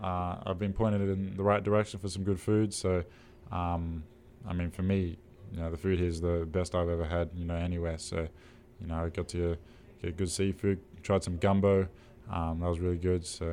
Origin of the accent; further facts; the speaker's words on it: Australia; it was fun growing up in Australia, and I had fun just being a kid, getting outside, outdoors, doing kid things.